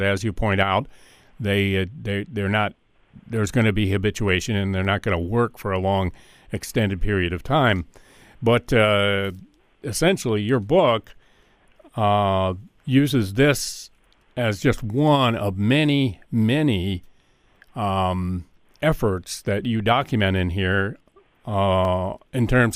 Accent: Pennsylvania, United States; You know, in, where I grew up in Pennsylvania, I never saw a black growing up.

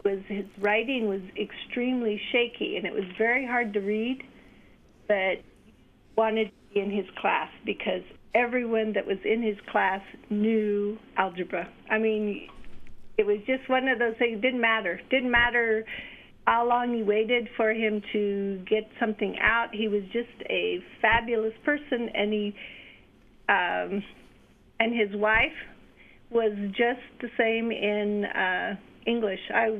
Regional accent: Kearney, Nebraska, United States; I grew up in Kearney, Nebraska

